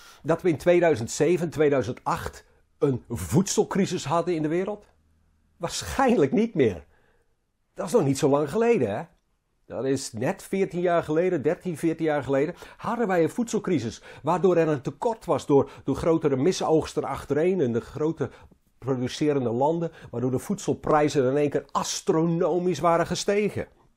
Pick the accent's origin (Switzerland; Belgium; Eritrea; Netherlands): Belgium; Flanders; laten we eens kijken hoe wij gemiddeld als Vlaming boodschappen doen.